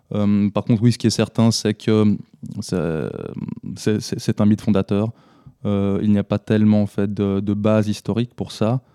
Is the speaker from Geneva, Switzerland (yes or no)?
yes; Geneva, Switzerland; Lui est valaisan, je suis de Genève.